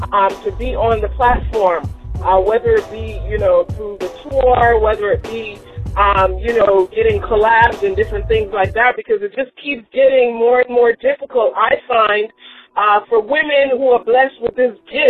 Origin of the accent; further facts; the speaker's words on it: Brooklyn, New York, United States; Well, I grew up in Brooklyn, New York.